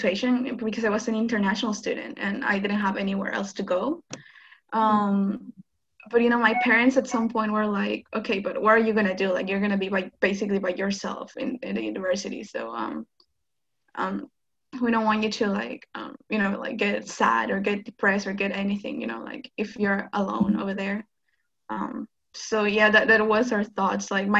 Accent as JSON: {"language": "English", "region": "Lima", "country": "Peru", "second_language": "English", "said": "I'm originally from Lima, Peru."}